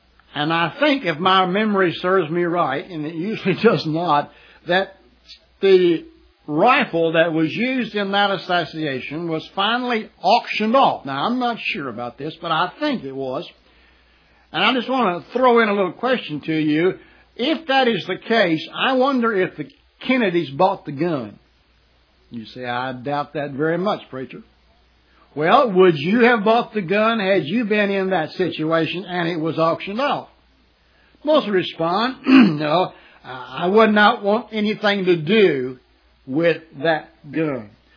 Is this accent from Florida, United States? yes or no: no; Houston, Texas, United States; I grew up in the Houston area, and as a boy, I vaguely remember that there was a private airplane that crashed over on, I believe it was North McGregor or South McGregor in Houston.